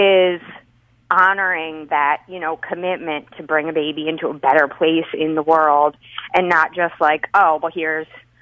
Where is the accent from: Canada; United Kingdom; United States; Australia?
United States; Ohio; I'm originally from Ohio